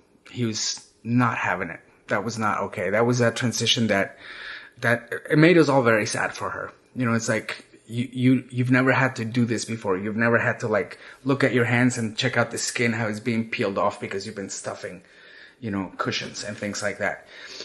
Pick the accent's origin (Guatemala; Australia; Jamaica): Guatemala; Guatemala City, Guatemala Department; now in United States; So I'm originally from Guatemala. I grew up in Guatemala City, and I moved to the US in 1990. That makes it 28 years.